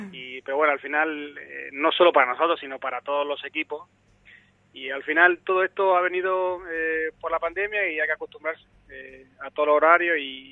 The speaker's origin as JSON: {"language": "Spanish", "region": "Andalusia", "country": "Spain", "said": "yo como andaluz, pues me gustaría que todo el equipo influyente de Andalucía pues pudieran estar en categoría grande"}